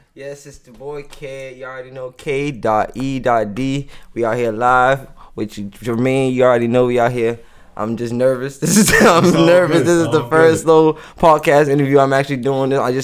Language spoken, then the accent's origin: English; Charleston, South Carolina, United States; So I'm from James Island, Charleston, South Carolina. A few people know me out here. You know, some people don't, but that's where I'm from. Grew up, born and raised down there, right?